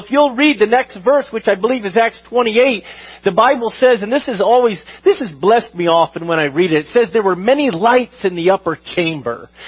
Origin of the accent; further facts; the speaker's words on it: United States; Listen, I'm as American as you are, and I know one trait of our country